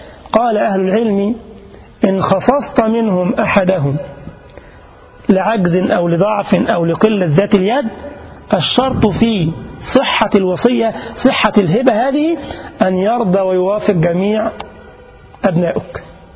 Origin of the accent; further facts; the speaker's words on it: Egypt; ما عندنا في مصر بيقولوا عليها بوسة برضو،